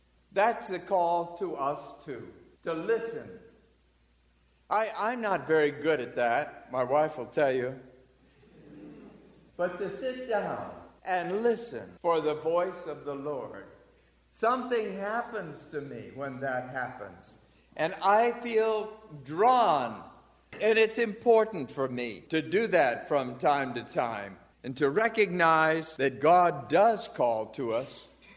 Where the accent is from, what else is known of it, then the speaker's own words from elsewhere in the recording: Chicago, Illinois, United States; and I was brought up in Chicago, and the only sheep we saw were in the butcher shop.